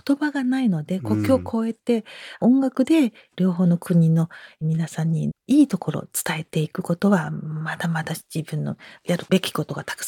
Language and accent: Japanese; Shanghai, China; Japanese is a second language; now in Japan; 逆に上海に戻る時には上海のガイドブック買って帰る自分がいるんです